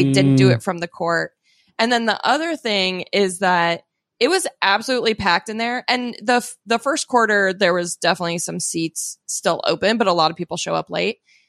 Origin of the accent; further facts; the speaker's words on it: Phoenix, Arizona, United States; First of all, I'm from Phoenix.